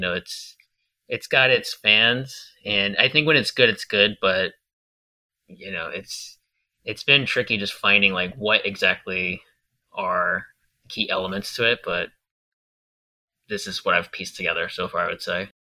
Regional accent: New York, United States; Like, despite being a New Yorker, it's New England Greek style pizza, right?

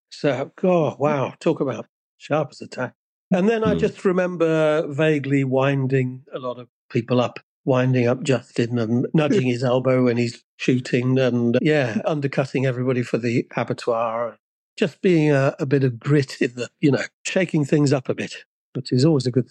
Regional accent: Rednal, West Midlands, United Kingdom; born there; She was born in Barnt Green, and I was born in Rednall, which is like next door, you know.

